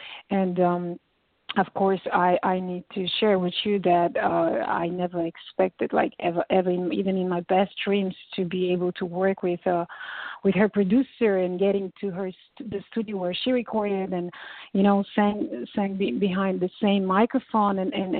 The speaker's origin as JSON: {"language": "English", "town": "Sofia", "region": "Sofia City", "country": "Bulgaria", "tie": "born or raised there", "moved": "yes", "lives_now": "Nice, France", "said": "I'm originally Bulgarian. My mom is Bulgarian, actually. And my dad is from Nigeria, so I was born and raised in Bulgaria, in Sofia precisely."}